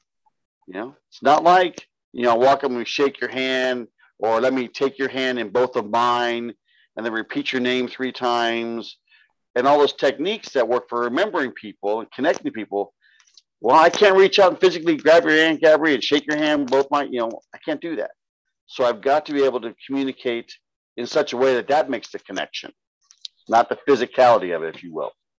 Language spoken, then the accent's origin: English; San Diego, California, United States; California? Oh, I'm from San Diego originally.